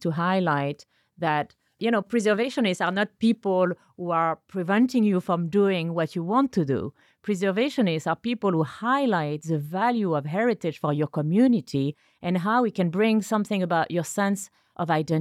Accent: France; Like from my home country, you have La Sorbonne.

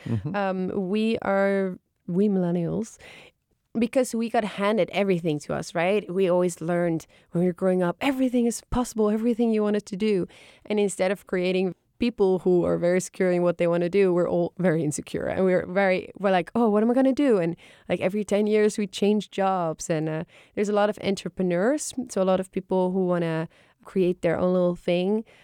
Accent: Haarlem, North Holland, Netherlands; Of course I am from Haarlem.

